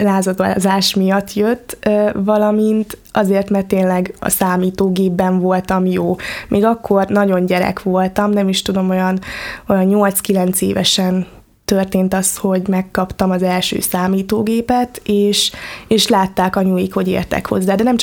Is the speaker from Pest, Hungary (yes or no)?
no; Debrecen, Hajdú-Bihar, Hungary; a szülők Kismarjában éltek, édesanyám és édesapám is, és de én már debreceni gyerek vagyok, szóval én már 22 éve, mióta élek itt élünk Debrecenben.